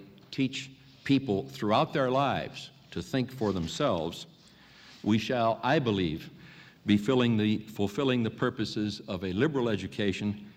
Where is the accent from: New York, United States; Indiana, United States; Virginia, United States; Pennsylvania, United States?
Indiana, United States; South Bend; Expecting a visit from a schoolmate from South Bend, my hometown, then studying